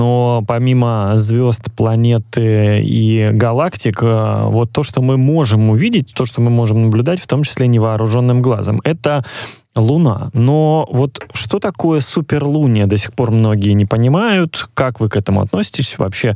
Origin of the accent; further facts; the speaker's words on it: Crimea, Ukraine; потому что я вырос в Крыму, где вот невооруженным глазом мог много раз и в степи, и в горах наблюдать звездное небо